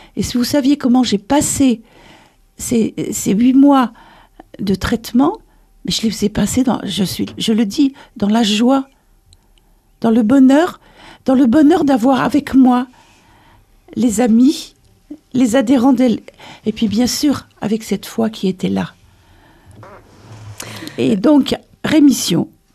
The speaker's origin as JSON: {"language": "French", "town": "Nantes", "region": "Pays de la Loire", "country": "France", "lives_now": "Toulouse, France", "said": "je suis arrivée à Toulouse parce que je suis nantaise."}